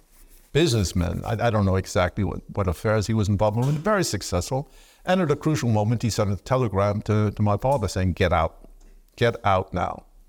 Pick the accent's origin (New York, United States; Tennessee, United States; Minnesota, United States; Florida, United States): New York, United States; And growing up in New York, I really grew up in the Inwood neighborhood of New York, northern tip of Manhattan.